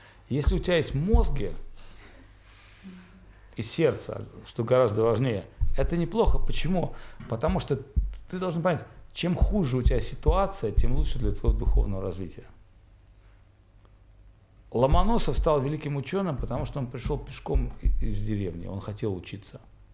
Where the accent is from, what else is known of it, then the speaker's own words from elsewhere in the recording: Saint Petersburg, Russia; то есть я сам из Питера.